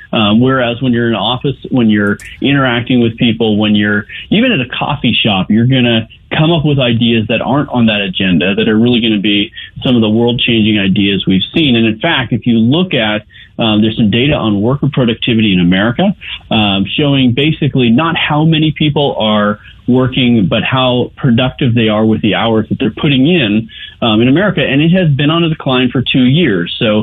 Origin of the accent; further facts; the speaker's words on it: California, United States; moved away; But I grew up in California, but I married a Texas gal, and so she's like, you need to wear cowboy boots.